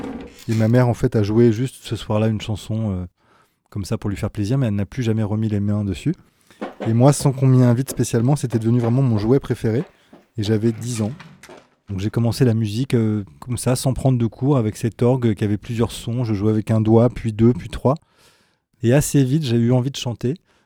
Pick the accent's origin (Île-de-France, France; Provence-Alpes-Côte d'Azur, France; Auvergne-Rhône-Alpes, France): Île-de-France, France; Nogent-sur-Marne; je suis né dans le Val-de-Marne, donc à l'est de Paris, dans une petite ville qui s'appelle Nogent-sur-Marne, qui est une petite ville derrière le bois de Vincennes. Et je vivais dans une petite maison